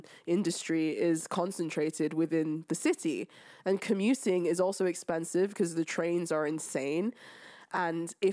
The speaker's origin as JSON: {"language": "English", "region": "London", "country": "United Kingdom", "tie": "born or raised there", "said": "I'm a Londoner through and through. This is the city I was born in, you know?"}